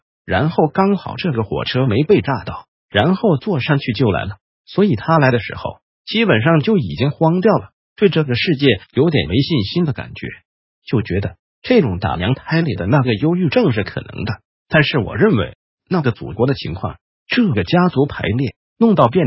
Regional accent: Taiwan; 因为我们台湾人的佛教界所有强调慈悲的人，他的人生都是有怨有悔的，你没有发现吗？

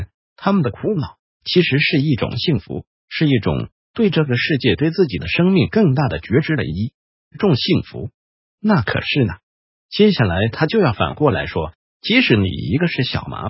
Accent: China; 因为我们中国人是一个有位阶观念的民族

